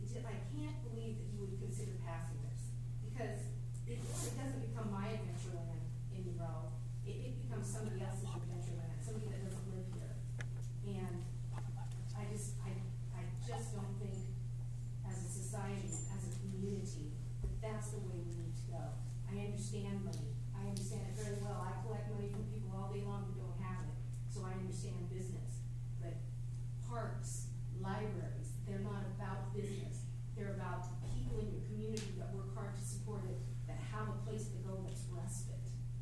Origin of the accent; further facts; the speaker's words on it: Ireland; now in Spokane, United States; I'm speechless, which, as an Irish girl, doesn't happen to me very often. But I've lived in Spokane.